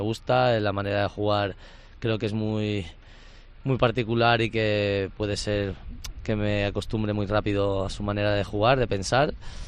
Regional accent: Balearic Islands, Spain; La gente, como has dicho tú, casi todos somos de Mallorca.

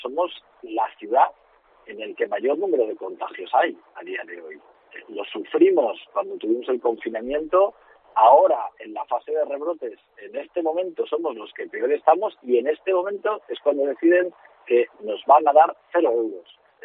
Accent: Zaragoza, Aragon, Spain; que a 700.000 zaragozanos, que también somos españoles, nos vayan a dejar fuera.

